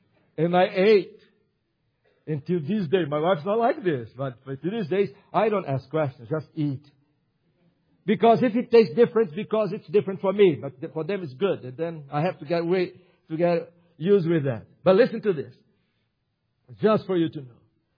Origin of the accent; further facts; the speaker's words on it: Brazil; These were the first Reformed Protestant martyrs in my home country, Brazil.